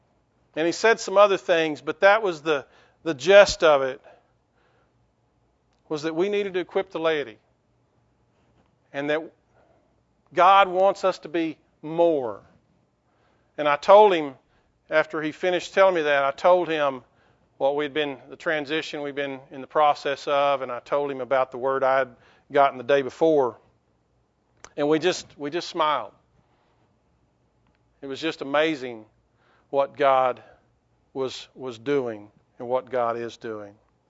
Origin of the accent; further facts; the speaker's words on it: Abilene, Texas, United States; from Abilene.